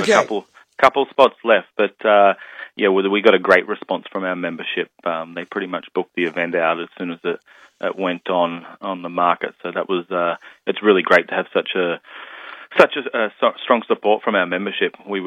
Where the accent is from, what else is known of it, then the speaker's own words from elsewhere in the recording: Australia; my background is definitely more of a traditional French, even though I grew up in Australia.